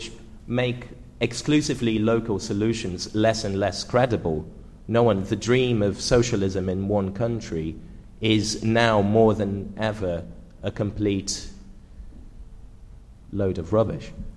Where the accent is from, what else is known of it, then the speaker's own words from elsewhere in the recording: Porto Alegre, Rio Grande do Sul, Brazil; English is a second language; because I'm from Brazil. I used to live in Porto Alegre.